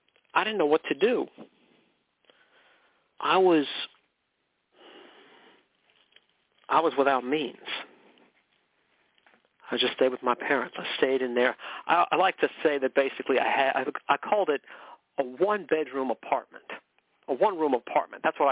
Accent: McKinleyville, California, United States; I did everything there was to do in my hometown of McKinleyville.

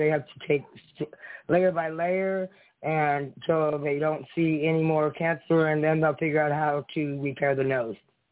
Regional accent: Nevada, United States; I'm from Nevada. You know Nevada?

